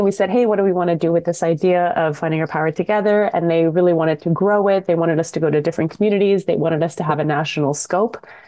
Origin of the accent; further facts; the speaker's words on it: Toronto, Ontario, Canada; I was born and raised in Takaranto, Toronto, and call Toronto home, even though my family comes from Northern Ontario.